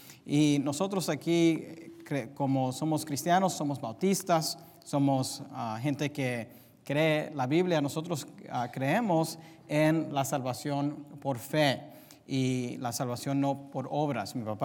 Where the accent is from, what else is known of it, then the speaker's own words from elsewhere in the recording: United States; first language en; Spanish is a second language; Y como yo crecí en los Estados Unidos y crecí primeramente hablando inglés, yo no conozco mucho de los dichos de la gente en español.